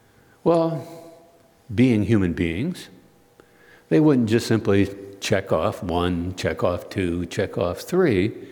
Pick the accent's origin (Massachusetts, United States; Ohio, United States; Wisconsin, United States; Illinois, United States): Illinois, United States; Chicago; when I was growing up in Chicago, in Roseland, my dad was a perennial elder